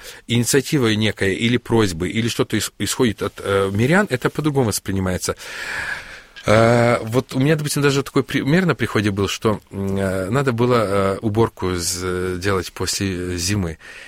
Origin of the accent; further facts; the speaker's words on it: Ukraine; потому что я вырос на Украине, я уже говорил